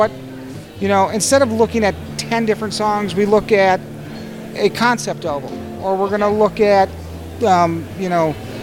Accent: Wausau, Wisconsin, United States; Scott and I are from further up north. I'm from Wausau.

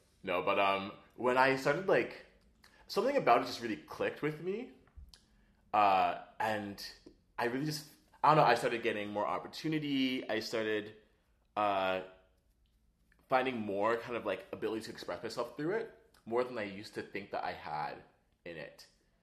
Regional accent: Toronto, Ontario, Canada; Well, I actually grew up in Toronto. I grew up in Scarborough.

